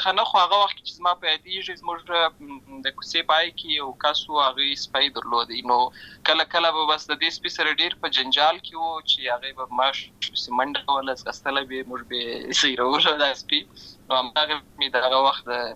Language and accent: Pashto; Lashkar Gah, Helmand, Afghanistan; زه په اصل کې د اوروزګان ولایت یم، اما زه په هلمند ولایت لشکرګاه کې پیدا شوی یم، اما د لوی سوی یم،